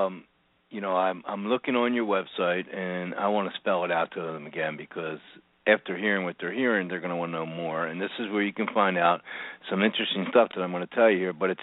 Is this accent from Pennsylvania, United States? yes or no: yes; Norristown, Pennsylvania, United States; I grew up in a town called Norristown, Pennsylvania, right outside of Philadelphia, by King of Prussia Valley Forge area.